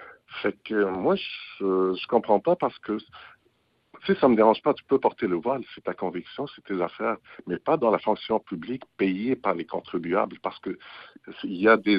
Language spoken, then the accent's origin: French; Tunisia; moved away; moi, je suis un musulman. Je viens de la Tunisie.